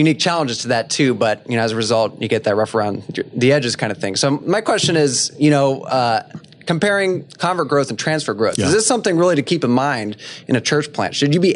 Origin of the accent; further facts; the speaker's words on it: Akron, Ohio, United States; So I'm from the Akron, Cleveland area